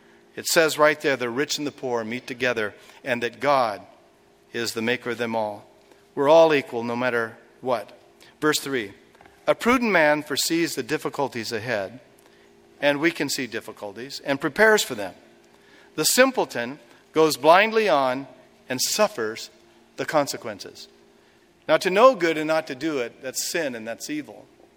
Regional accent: Portland, Oregon, United States; As a boy growing up in Portland, Oregon, there were a lot of train tracks and a big old funky station downtown on the west side of Portland.

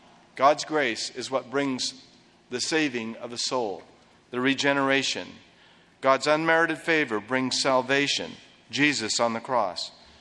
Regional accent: Portland, Oregon, United States; I was raised in Portland at this time. I was just a little guy.

